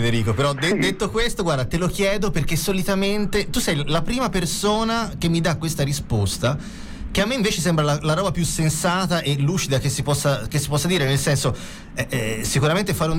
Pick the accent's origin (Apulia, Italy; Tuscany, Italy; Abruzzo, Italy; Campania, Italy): Tuscany, Italy; Florence; io sono nato e cresciuto a Novoli